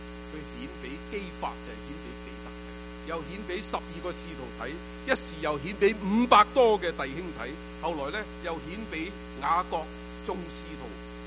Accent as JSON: {"language": "Chinese", "country": "China", "said": "所以我们中国人应该明白这个道理"}